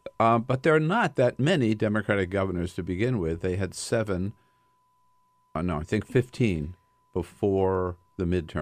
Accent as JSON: {"language": "English", "region": "Delaware", "country": "United States", "said": "I'm from Delaware. 3 electoral votes."}